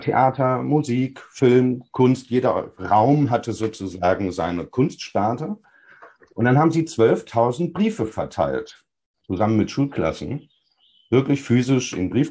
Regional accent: North Rhine-Westphalia, Germany; Meine Heimatstadt im Sauerland war früher eine belebte Fußgängerzone, heute gibt es da gar nichts mehr.

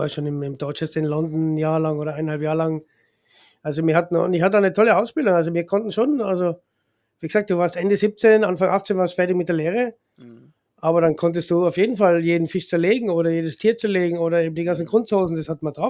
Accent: Austria

